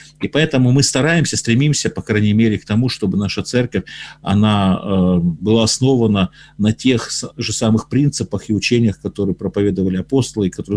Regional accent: Russia; я же рос России, в Советском Союзе еще, потом в России

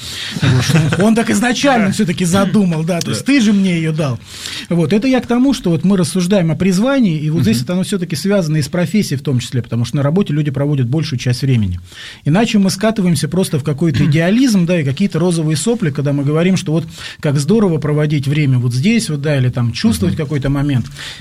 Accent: Siberia, Russia; Что, я из Сибири, камон.

